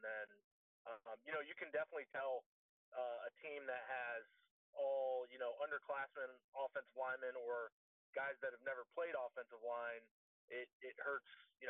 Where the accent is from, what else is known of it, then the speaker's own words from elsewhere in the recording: Florida, United States; I grew up in the Tampa Bay area, always thought I was going to be Mike Golsott.